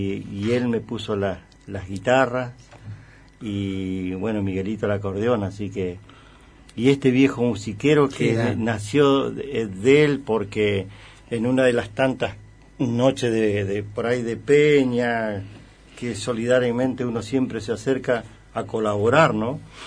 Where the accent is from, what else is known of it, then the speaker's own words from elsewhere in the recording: Río Chico, Argentina; yo vengo de la zona de Río Chico, de la meseta, ¿viste? Tiene dos nombres el pueblo, es tan grande. Tiene Cerro Mesa y Río Chico.